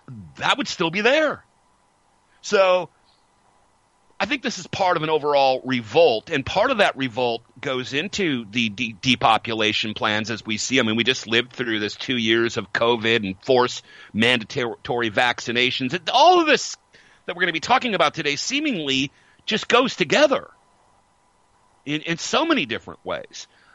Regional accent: United States; born there; I was born in the United States. I had a lot of advantages.

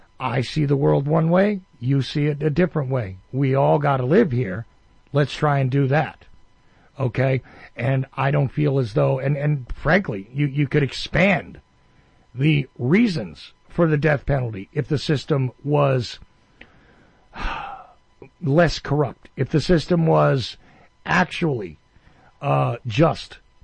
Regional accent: United States; I know I got a raspy voice and I'm American, but you know, please, it's a different accent.

